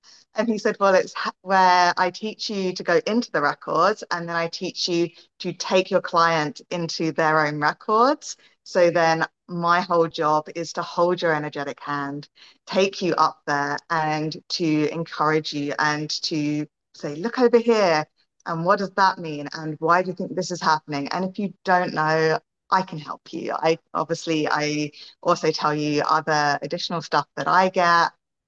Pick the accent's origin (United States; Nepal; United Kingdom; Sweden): United Kingdom; England; Growing up in England